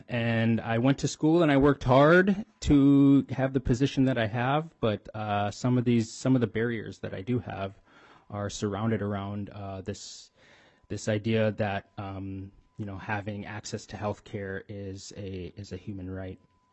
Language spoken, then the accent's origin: English; St. Paul, Minnesota, United States; I grew up here. I was born and raised in St. Paul, home sweet home.